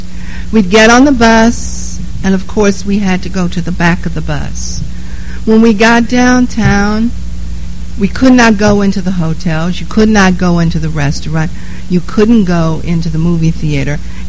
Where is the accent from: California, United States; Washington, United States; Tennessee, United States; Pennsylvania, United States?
Tennessee, United States; Nashville; I grew up in Nashville, as I told you earlier. And the Nashville that I grew up in was a segregated city.